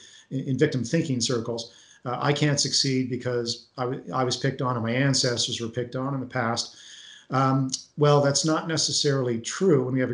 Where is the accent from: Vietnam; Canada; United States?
Canada; Kelowna, British Columbia; I grew up in Kelowna.